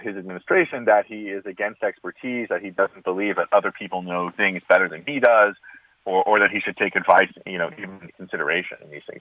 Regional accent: Kansas, United States; So I've voted for Republicans. I come from Kansas. Go Jayhawks.

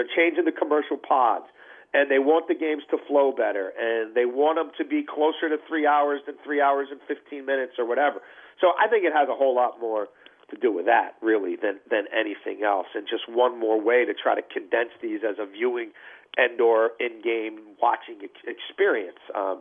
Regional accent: Baltimore, Maryland, United States; I'm born and raised in Baltimore, so I was raised a Colts fan.

